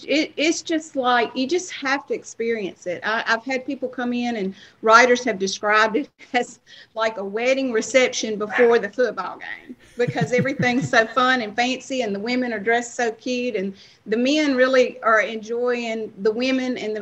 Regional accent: Starkville, Mississippi, United States; I attended Mississippi State, and I'm from Starkville, Mississippi.

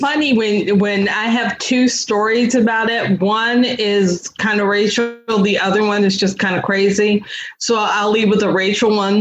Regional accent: Cleveland, Ohio, United States; also born or lived in Los Angeles, United States; And it was weird because I'm originally from Cleveland. I've lived in LA. I've been in different places.

